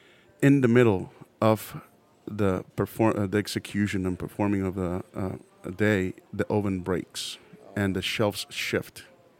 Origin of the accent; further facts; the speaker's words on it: Puerto Rico; born there; like I said, I was born in Puerto Rico. Latin Caribbean cuisine is what we go for at the house